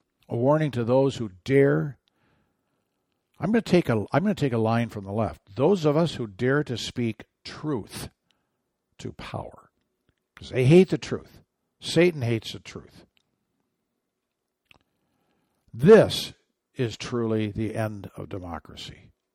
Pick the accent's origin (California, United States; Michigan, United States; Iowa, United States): Michigan, United States; I am in the state of Michigan, my home state.